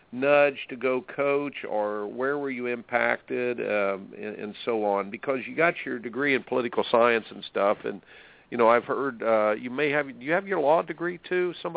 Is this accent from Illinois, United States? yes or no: no; Indianapolis, Indiana, United States; Growing up in Indianapolis myself, Dwayne Clee, he was one of those guys in tennis.